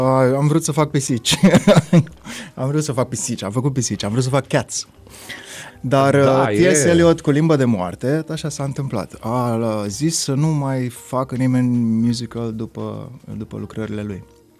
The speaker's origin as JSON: {"language": "Romanian", "town": "Valea Dâncă", "region": "Iași County", "country": "Romania", "said": "Noi suntem din Valea Dâncă, de pildă."}